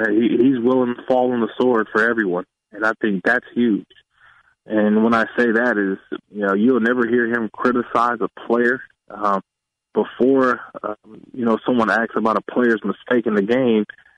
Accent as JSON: {"language": "English", "region": "California", "country": "United States", "tie": "born or raised there", "said": "that's the hard part as a kid growing up in the Bay Area."}